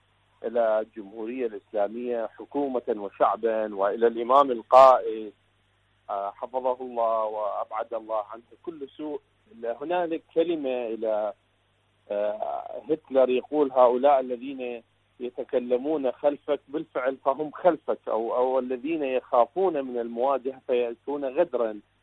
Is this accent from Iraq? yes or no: yes; Iraq; من العراق